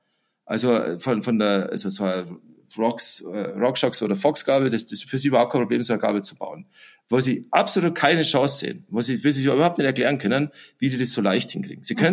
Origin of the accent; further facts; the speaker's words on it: Germany; wir sind ja Deutsche